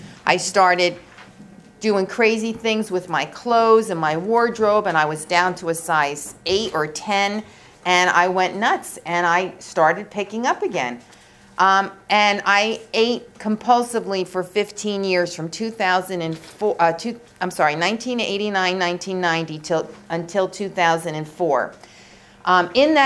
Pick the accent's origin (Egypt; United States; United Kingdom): United States; Clifton, New Jersey; I'm from North Jersey. I'm from a town in Passaic County called Clifton.